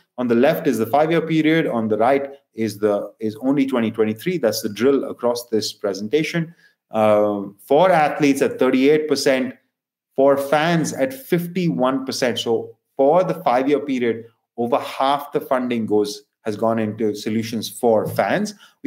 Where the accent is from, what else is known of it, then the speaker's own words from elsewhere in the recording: Bangalore, Karnataka, India; A couple of Indian cities should be mentioned, Mumbai and Bangalore, my hometown.